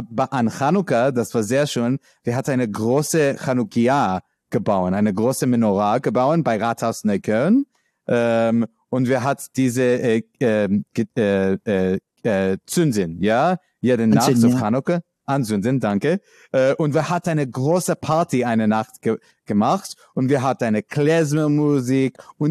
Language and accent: German; New York, United States; German is a second language; now in Berlin, Germany; Okay, ich komme aus New York, ja.